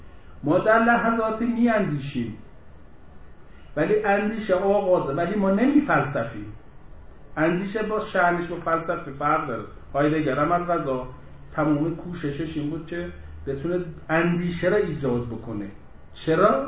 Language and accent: Persian; Isfahan, Iran; میگم تو تبریزی من اصفهانیم